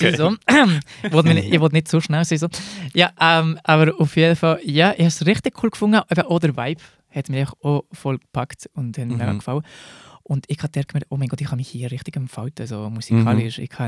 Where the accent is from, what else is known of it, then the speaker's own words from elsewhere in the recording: Spain; German is a second language; Also ich bin ja in Spanien aufgewachsen. Vielleicht merkt man das.